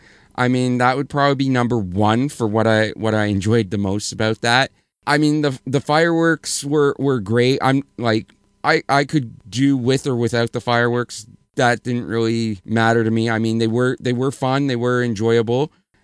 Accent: Canada; as a Canadian, there's certain candies there that aren't available to us in Canada.

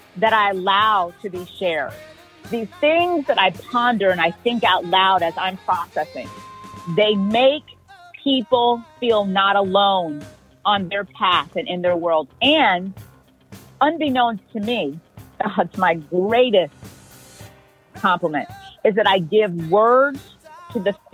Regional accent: Bahamas; also born or lived in United States / Italy; I am from the Bahamas. I was educated in boarding schools in the northeastern part of the United States and Europe.

